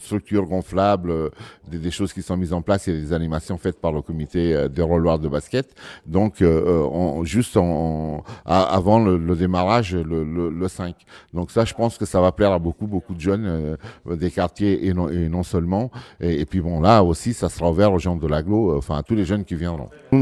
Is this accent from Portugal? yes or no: yes; Portugal; j'ai une double nationalité. Je suis portugais